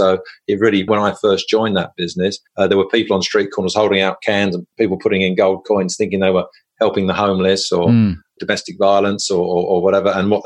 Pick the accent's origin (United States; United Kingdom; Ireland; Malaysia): United Kingdom; England; now in Sydney, Australia; a 54-year-old man living and working in Sydney. Now, from my accent, this is, we'll probably understand, I'm originally from the UK. I'm English.